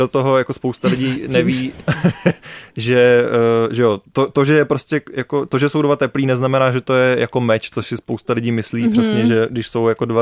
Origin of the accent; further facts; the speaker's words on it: Liberec, Liberec Region, Czechia; jsem z Liberce